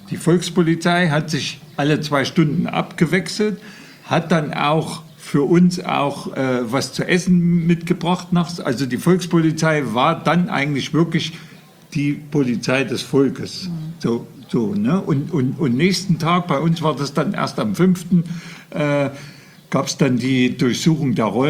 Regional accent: Gotha, Thuringia, Germany; Also, und bei uns in Gotha war das anders.

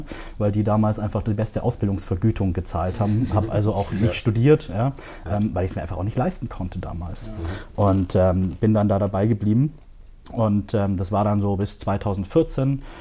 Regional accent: Augsburg, Bavaria, Germany; in meiner Heimatstadt, wo ich ursprünglich herkomme, in Augsburg

